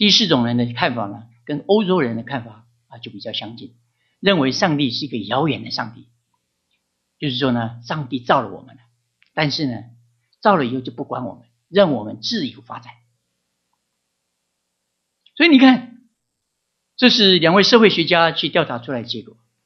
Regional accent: United States; 神要不是在我们美国人当中的话呢

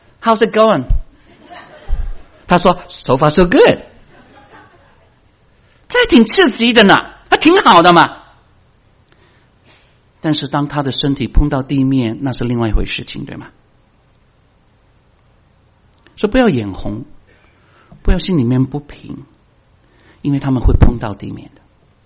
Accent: China; 我们中国人岂不是说吗，啊，如果没有报，时辰是没有到。

